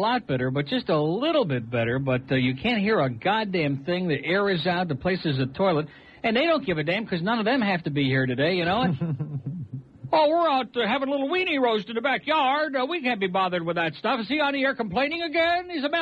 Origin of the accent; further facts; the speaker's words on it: Sunrise, Florida, United States; now in Plantation, United States; I'm from the Sunrise area.